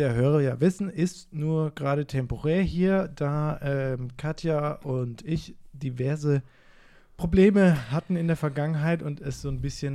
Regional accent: Karlsruhe, Baden-Württemberg, Germany; Nee, ich komme aus Karlsruhe.

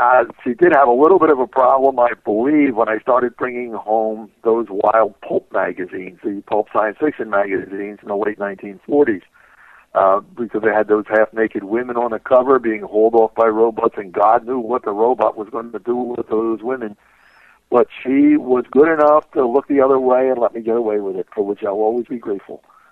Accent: Philadelphia, Pennsylvania, United States; I grew up in South Philadelphia. Working class parents.

